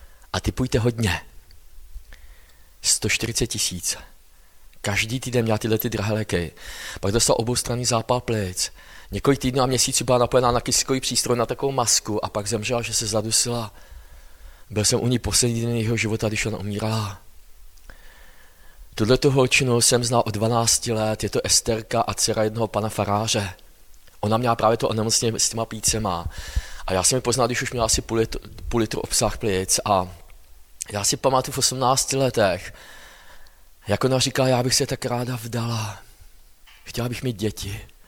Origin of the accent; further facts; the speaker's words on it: Vysočina Region, Czechia; jsem z Linska. A je to malé městečko na Vysočině a jsem druhým kazatelem v apoštolské církvi v Linsku.